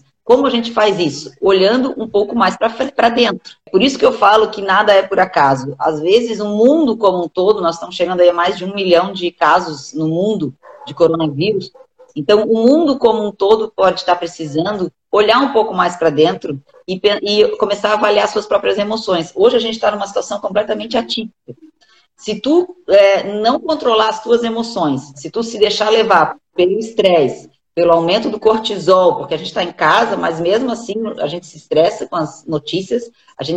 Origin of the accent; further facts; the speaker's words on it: Florianópolis, Santa Catarina, Brazil; sou de Floripa, sou advogada